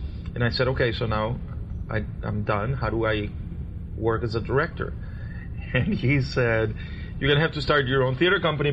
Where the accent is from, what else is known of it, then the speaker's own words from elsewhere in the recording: Caracas, Capital District, Venezuela; Well, I had a very interesting upbringing because I was born in Caracas, Venezuela